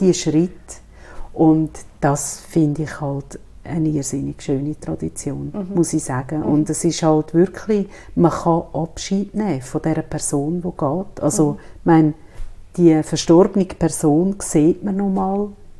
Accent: Switzerland; born there; ich bin ja katholisch aufgewachsen, ich, mhm, bin Italienerin, mhm, also immer noch. Und ich bin einfach da in der Schweiz geboren.

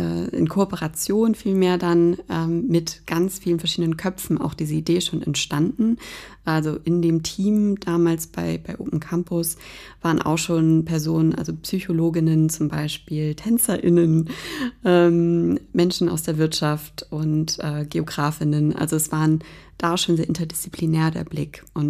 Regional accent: Kiel, Schleswig-Holstein, Germany; Also ich bin genau in Kiel aufgewachsen und habe hier Abitur gemacht.

